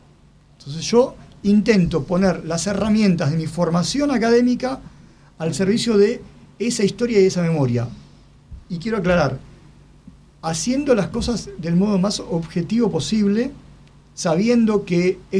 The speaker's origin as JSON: {"language": "Spanish", "town": "Santiago de Compostela", "region": "Galicia", "country": "Spain", "tie": "born there", "said": "en Santiago de Compostela"}